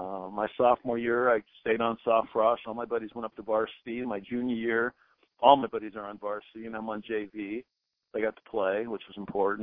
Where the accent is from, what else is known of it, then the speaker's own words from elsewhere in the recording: Huntington Beach, California, United States; I'm from Huntington Beach, California.